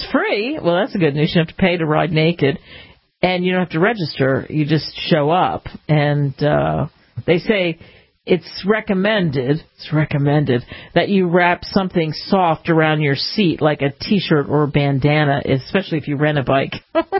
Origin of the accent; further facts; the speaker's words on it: Philadelphia, Pennsylvania, United States; my family, I'm from the Philadelphia area, my family lives there